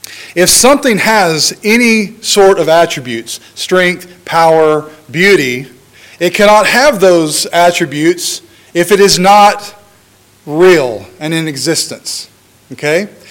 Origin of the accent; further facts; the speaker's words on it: United States; I am an American, and so sometimes I say the wrong words.